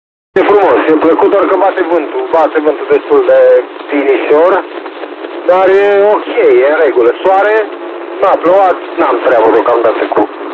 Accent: Brașov, Brașov County, Romania; să mă întorc către orașul meu natal, către Brașov

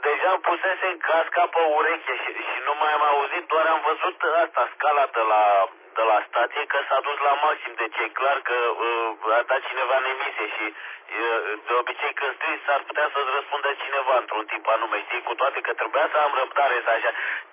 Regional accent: Romania; eu sunt mândru totuși că sunt român și îmi place România și e o țară foarte frumoasă.

